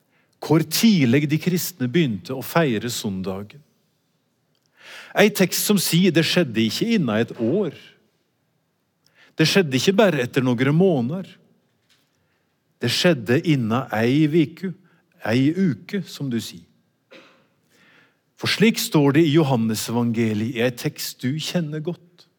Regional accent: Vågå, Innlandet, Norway; Og dette har oss I Vågau, der jeg kommer fra.

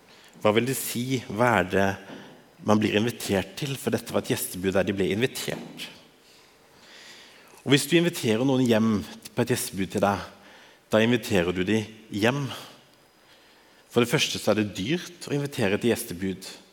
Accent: Agder, Norway; moved away as an adult; Jeg kommer opprinnelig fra Sørlandet, men har de siste 5 årene bodd her på Østlandet, 4 år i Askim og 1 år i Oslo.

